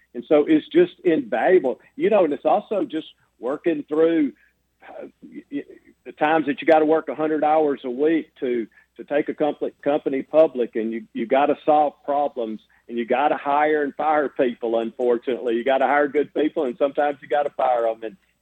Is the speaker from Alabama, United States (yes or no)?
yes; Roanoke, Alabama, United States; Yes, sir. I grew up in Roanoke.